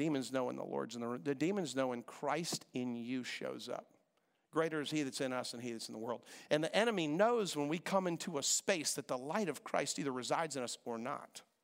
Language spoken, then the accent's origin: English; Reston, Virginia, United States; We grew up in Reston together.